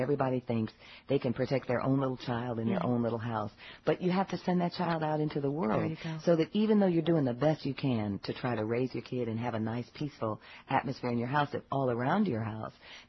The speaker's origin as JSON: {"language": "English", "town": "Detroit", "region": "Michigan", "country": "United States", "tie": "born or raised there", "also_born_or_lived": "Washington, D.C.", "lives_now": "Atlanta, United States", "said": "That really runs through all my work because I grew up in Detroit. I moved to D.C. I went to school at Howard, and now I live in Southwest Atlanta."}